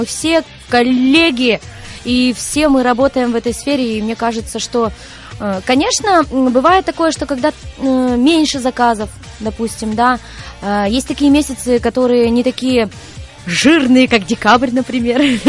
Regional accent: Perm, Perm Krai, Russia; Родилась в Перми, училась в музыкальной школе в Перми. Соседей мучила тоже здесь же, в Перми

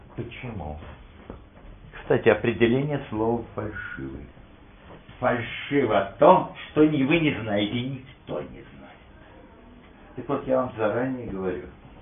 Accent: Moscow, Russia; born there; moved away as an adult; я родился в Москве в 1929 году, уехал из того же города в 74-м в возрасте 45

